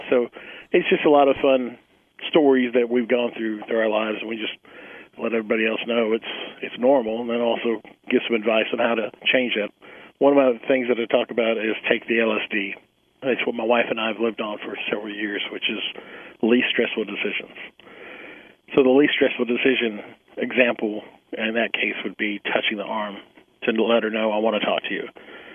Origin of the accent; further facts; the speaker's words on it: Chattanooga, Tennessee, United States; Well, I grew up in Chattanooga.